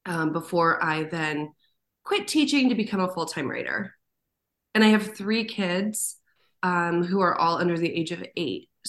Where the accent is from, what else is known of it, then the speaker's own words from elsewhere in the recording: Long Beach, California, United States; also born or lived in Boston; now in Seattle, United States; And I live in Seattle, Washington now, but I was born in Boston and then I grew up in Long Beach, California.